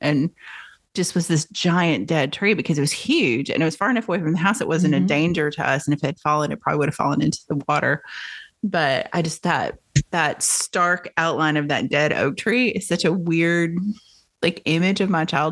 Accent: Tennessee, United States; And I think there's a picture of all of us as when we lived in that house as young children in that tree.

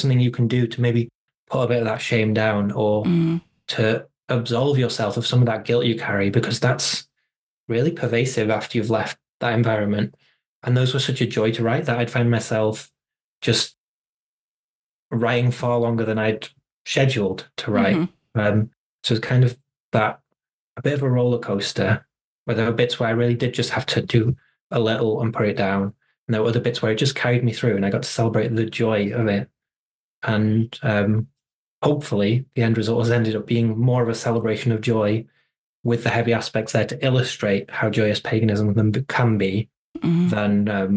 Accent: Germany; first language German; English is a second language; also born or lived in Wales; So in particular, my German heritage, I was born in Germany. I lived there for a huge part of my childhood. My first language was German. My dad's German, my mum's from Wales.

